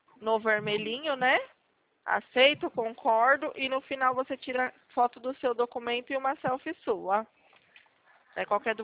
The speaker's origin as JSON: {"language": "Portuguese", "town": "Limeira", "region": "São Paulo", "country": "Brazil", "said": "Eu sou aqui da cidade de Limeira."}